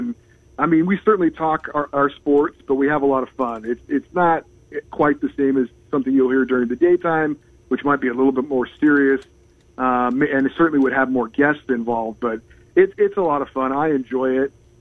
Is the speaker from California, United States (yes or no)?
yes; California, United States; You know, I mean, just growing up in California, I loved all sports